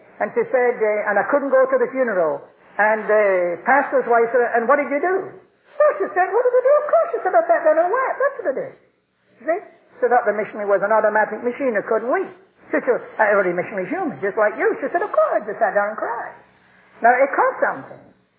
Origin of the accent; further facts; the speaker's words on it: Scotland, United Kingdom; And I'm a Scotsman